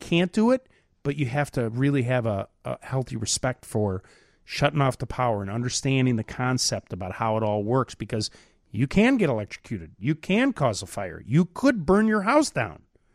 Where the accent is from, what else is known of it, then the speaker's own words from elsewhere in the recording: Chicago, Illinois, United States; And I'm from Chicago. So, I mean, I just sort of show up and I keep my head down and I do my thing and I leave.